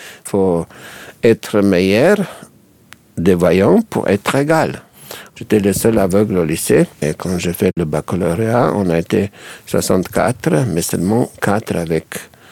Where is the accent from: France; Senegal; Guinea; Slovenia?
Slovenia; J'ai vu ma petite Slovénie, mon pays natal. J'étais un enfant terrible.